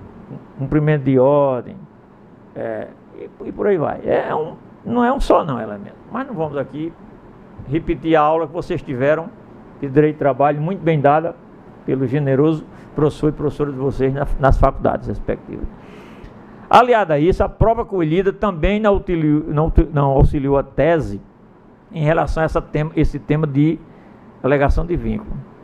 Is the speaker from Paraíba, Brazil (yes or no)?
yes; Paraíba, Brazil; Lá em São Paulo, lá na minha terra, na Paraíba.